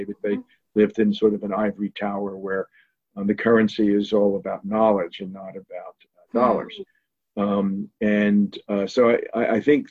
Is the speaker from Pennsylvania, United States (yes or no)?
yes; Bucks County, Pennsylvania, United States; Well, I was I'm from Bucks County, Pennsylvania.